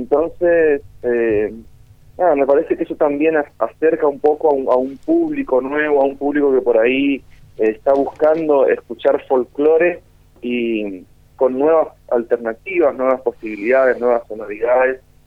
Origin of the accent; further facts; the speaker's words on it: Resistencia, Chaco, Argentina; Yo soy de Resistencia Chaco, como decías. Acá claro. El folclore está a flor de piel siempre. Y yo aprendí a cantar y a tocar tocando folclore